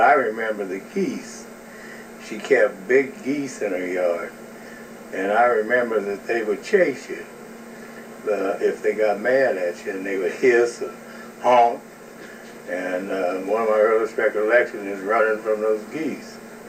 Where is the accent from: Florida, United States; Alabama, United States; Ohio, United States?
Ohio, United States; Oxford; born there; I was born in 1921, August the 5th, and I was born in Oxford, Ohio, which is about 40 miles north of Cincinnati, for those that don't know.